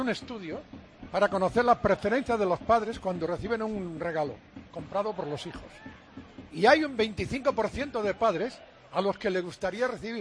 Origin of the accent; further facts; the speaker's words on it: Padrón, Galicia, Spain; Presentando la temporada del Club Ciclista Padronés en mi pueblo.